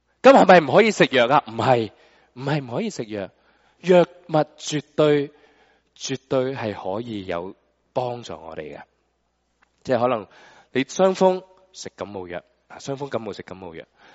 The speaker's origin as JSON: {"language": "Cantonese", "country": "China", "said": "读书，我哋中国人点解怀疑？"}